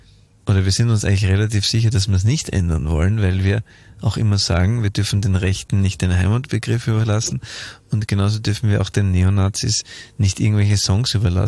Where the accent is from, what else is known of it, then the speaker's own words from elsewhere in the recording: Spittal an der Drau, Carinthia, Austria; Als Kärntnerin möchte ich auch noch dem Eichhörnchen ein großes Lob aussprechen. Sehr präzise gesprochen, der Dialekt und die Art, die Wörter so rauszupressen. Genauso ist es bei uns in Spital.